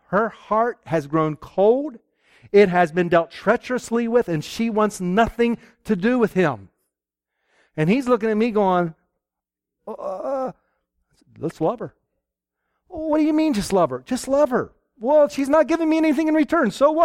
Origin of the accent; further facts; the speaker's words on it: Pennsylvania, United States; Somebody back here earlier said, you don't have a southern accent. That's because I grew up in Pennsylvania.